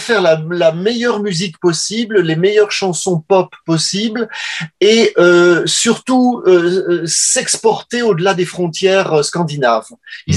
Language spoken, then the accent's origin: French; Maubeuge, Hauts-de-France, France; Je suis né à la frontière belge, à Maubeuge